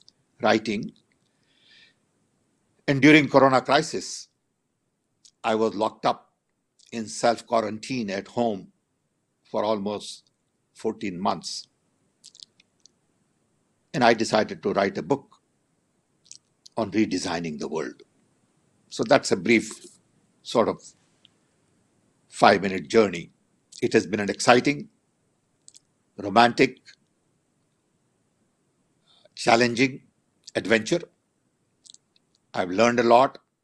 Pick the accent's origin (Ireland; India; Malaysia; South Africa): India; now in United States; first generation immigrant in America. We never lost track of the fact that we came from poor family. We came from India. We were part of a very large joint family.